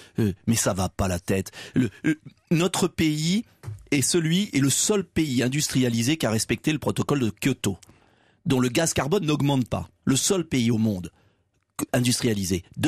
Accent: France; Moi, je suis français

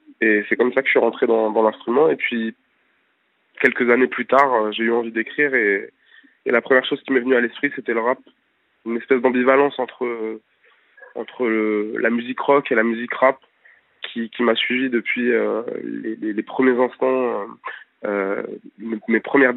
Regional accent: Paris, Île-de-France, France; moi, je viens de Paris. Après, j'ai beaucoup bougé aux quatre coins de la France.

